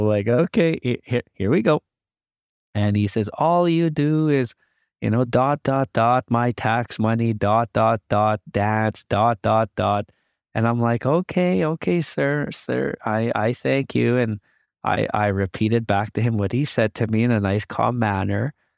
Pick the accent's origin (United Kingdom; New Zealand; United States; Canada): Canada; As an Indigenous person, I love being a Canadian, but I'm also an Indigenous person.